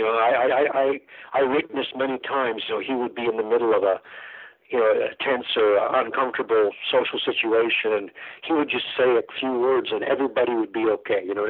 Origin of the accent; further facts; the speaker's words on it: Calgary, Alberta, Canada; also born or lived in Halifax / Toronto / Montreal; I'm from Calgary originally, but, you know, through the course of my life until now, I've lived in Halifax, I've lived in Toronto, I've lived in Montreal